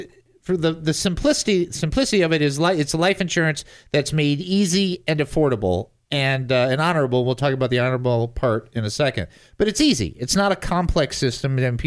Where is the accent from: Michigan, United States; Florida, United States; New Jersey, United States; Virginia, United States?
Michigan, United States; And since I'm from Michigan, that's just something you do.